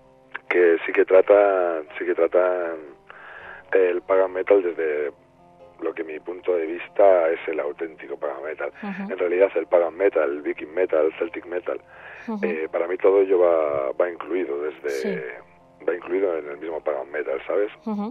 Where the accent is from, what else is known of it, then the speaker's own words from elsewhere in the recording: Cantabria, Spain; hemos nacido en el norte de Cantabria, somos cántabros, somos españoles.